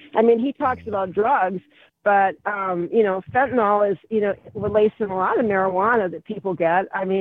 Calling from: Dunn, Wisconsin, United States; The town of Dunn.

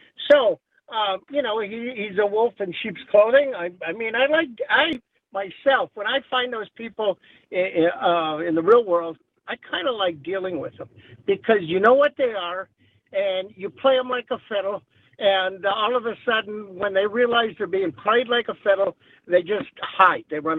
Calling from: Oconomowoc, Wisconsin, United States; Oh, Connemore.

